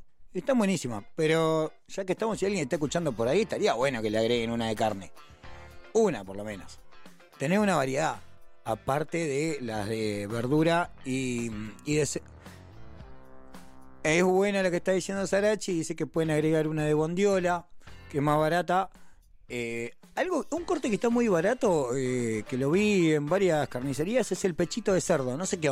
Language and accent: Spanish; La Plata, Buenos Aires Province, Argentina; como buenos platenses que somos, vamos a decir pollajería.